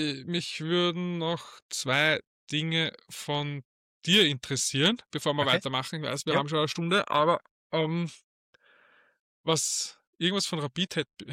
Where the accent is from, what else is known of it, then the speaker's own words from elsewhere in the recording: Vienna, Austria; vor allem als Wiener denke ich mir